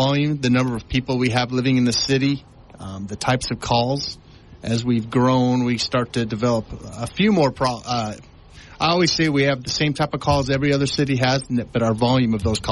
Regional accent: Provo, Utah, United States; moved away as an adult; Yep, I grew up in Provo. Went to Tempe High.

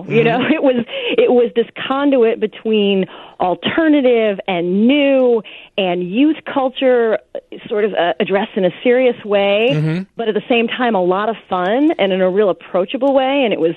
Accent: Chicago, Illinois, United States; But I'm from Chicago too, but I totally loved it.

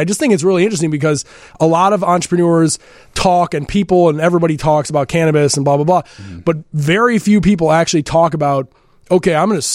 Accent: Glen Ellen, United States; I live in Glen Ellen. I grew up in Glen Ellen, live in Glen Ellen.

